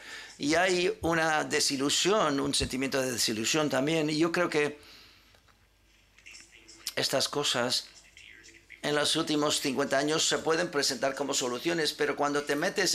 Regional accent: Belgium; yo soy de Bélgica

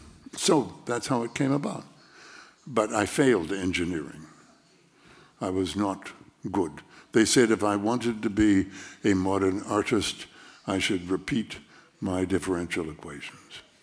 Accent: Canada; and I'm a Canadian, so I was going to go across the border

